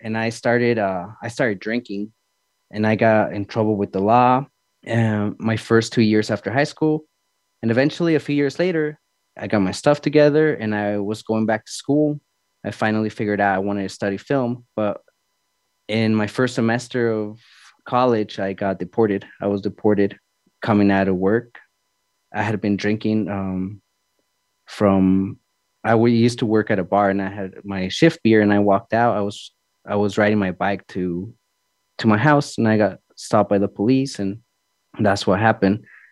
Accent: Utah, United States; Yeah, like I grew up in Utah, had a pretty fun upbringing, you know, like, but there was always these identity issues that I had growing up back home.

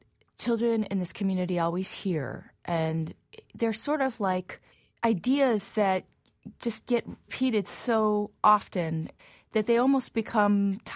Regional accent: New York City, New York, United States; So I'm a New Yorker, and it made me see the city with new eyes.

